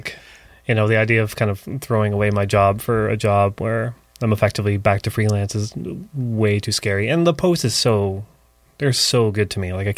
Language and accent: English; Barrie, Ontario, Canada; now in Toronto, Canada; From Barrie.